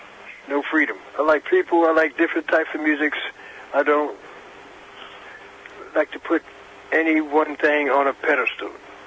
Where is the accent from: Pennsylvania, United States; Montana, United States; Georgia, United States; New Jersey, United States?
New Jersey, United States; Long Branch; born there; I was born in Long Branch, mm-hmm. down in Jersey Shore.